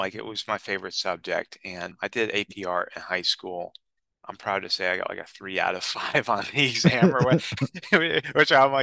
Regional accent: Danbury, Connecticut, United States; also born or lived in Massachusetts; I grew up in New England. I was born in like Danbury, Connecticut, about an hour outside of New York City, and grew up there and in Massachusetts in the suburbs of Boston, about half and half growing up.

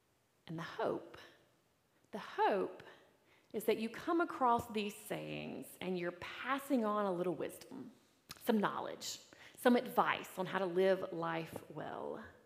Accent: United States; I am an American, after all

